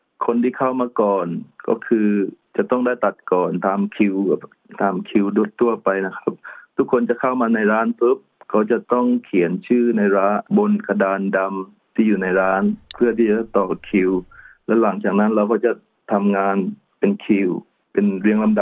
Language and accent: Thai; Trang, Thailand; อยู่ที่จังหวัดตรังบ้านเกิดของผมเอง